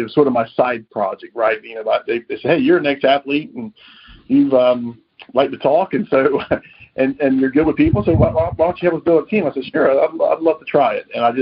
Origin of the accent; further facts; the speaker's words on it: Wilmington, North Carolina, United States; Yeah, I was born and raised in the Wilmington area at the coast of North Carolina, went to business school in East Carolina